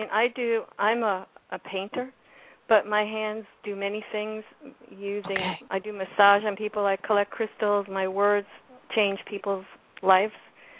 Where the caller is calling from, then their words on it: Florida, United States; I'm calling from Florida.